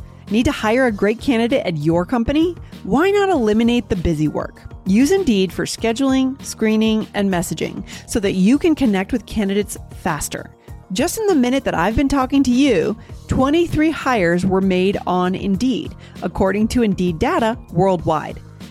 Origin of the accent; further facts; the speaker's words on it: New Hampshire, United States; you can always go up to my home state, New Hampshire